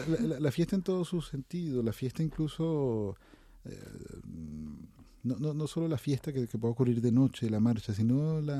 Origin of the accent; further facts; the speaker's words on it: Venezuela; yo siento un profundo amor y un profundo cariño por mi país de origen